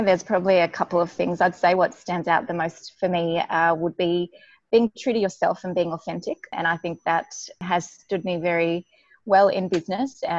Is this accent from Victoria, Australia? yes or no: no; Sydney, New South Wales, Australia; also born or lived in Cairns; I grew up in Sydney, spent my childhood in Sydney, and as a child moved around. So we moved actually to Cairns, and I spent a fair few years living in Cairns, and then finished my high school years in, mainly my upbringing was on the East Coast.